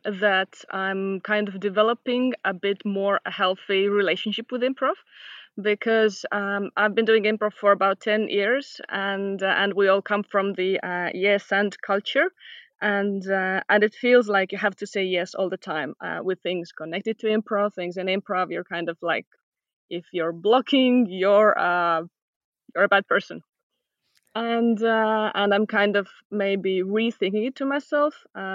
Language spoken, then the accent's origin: English; Tallinn, Harju County, Estonia; I'm from Tallinn, Estonia.